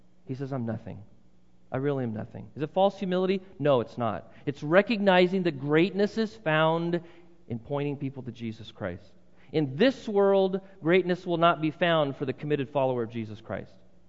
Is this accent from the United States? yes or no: yes; United States; maybe particularly as a part of the Western culture or as an American